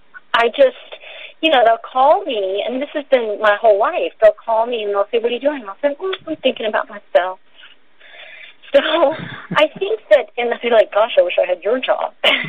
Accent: New York City, New York, United States; because I grew up in Greenwich Village, I mean, I grew up in kind of a crazy time

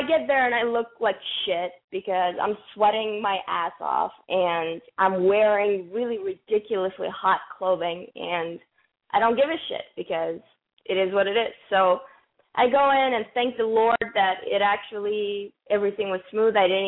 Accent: Iran; No, I'm from Iran.

